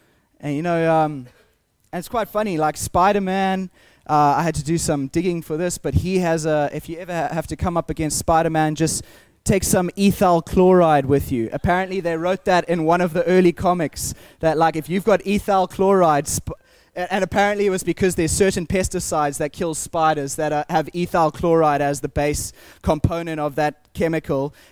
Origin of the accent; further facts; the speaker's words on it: Zimbabwe; some of you know this from my accent. I come from Southern Africa. I grew up on a farm in Zimbabwe. My grandfather, grandma, uncle, aunt, three cousins, mom, dad, sister, and I all lived on this farm